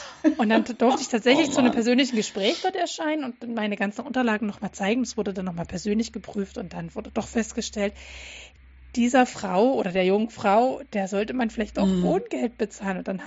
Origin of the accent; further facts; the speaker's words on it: Dresden, Saxony, Germany; Ich komme ja aus Dresden